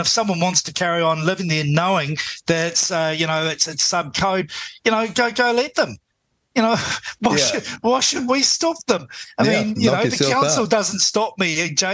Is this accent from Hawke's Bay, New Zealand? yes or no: yes; Napier, Hawke's Bay, New Zealand; Gabrielle was a tale of two cities, Hastings, which had electricity all the way through, and my hometown, Napier, which didn't.